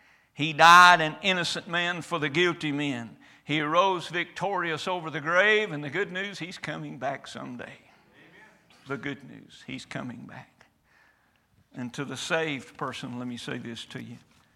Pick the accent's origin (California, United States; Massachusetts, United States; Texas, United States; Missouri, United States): Texas, United States; born there; I am thankful to be born in America. I'm about equally thankful I was born in Texas.